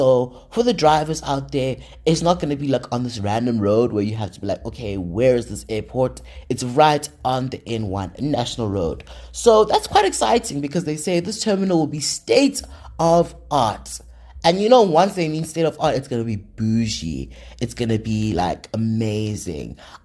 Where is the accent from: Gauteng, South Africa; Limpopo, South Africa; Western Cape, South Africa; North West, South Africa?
Gauteng, South Africa; Kempton Park; and all of the commercial activity happening within the East Rand, specifically in Kempton Park, my hometown